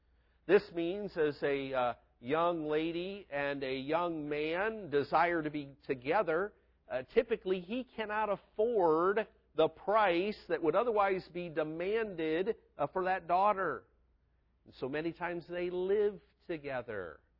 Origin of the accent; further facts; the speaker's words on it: United States; And I found that as an American, I took with me a perspective of how time should work